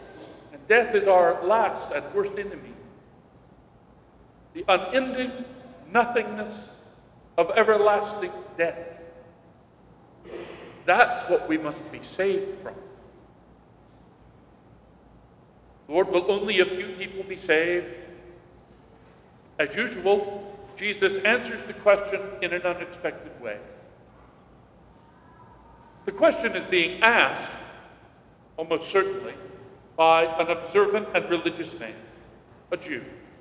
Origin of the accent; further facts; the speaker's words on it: North Carolina, United States; I was asked it many times when I was a boy growing up in North Carolina.